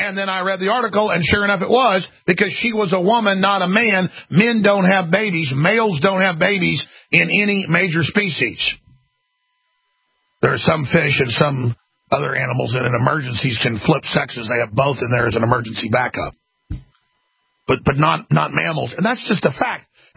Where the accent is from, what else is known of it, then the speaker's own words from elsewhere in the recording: Texas, United States; from Texas, and I'm a man.